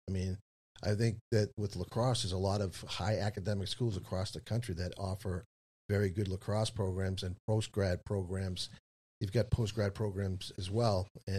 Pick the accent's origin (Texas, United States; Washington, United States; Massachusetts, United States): Massachusetts, United States; Brookline; I grew up in Brookline, and hockey was king.